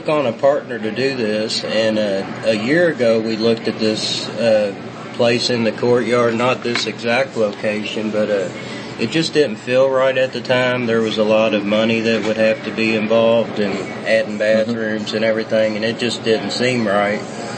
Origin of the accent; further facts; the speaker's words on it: Louisville, Kentucky, United States; I grew up in the Germantown Schnitzelburg area at St. Joseph's Hospital, and then I went to school at Armand Lasorles. Went to St. Ag's, played for Germantown baseball.